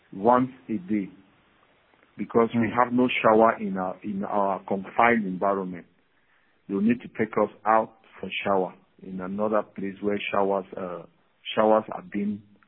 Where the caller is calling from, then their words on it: Pine Prairie, Louisiana, United States; Yes, I'm calling from Pine Prairie, Louisiana, in Joe facility.